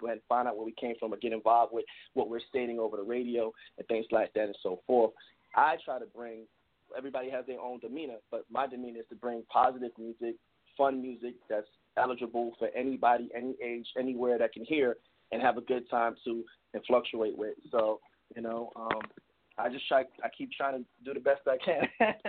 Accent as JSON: {"language": "English", "region": "New York", "country": "United States", "tie": "born or raised there", "also_born_or_lived": "West Coast", "moved": "yes", "lives_now": "Atlanta, United States", "said": "I was originally born in born and raised in New York. I spent a lot of time on the West Coast, though. A lot of time out there. I spent most of my high school years was out there"}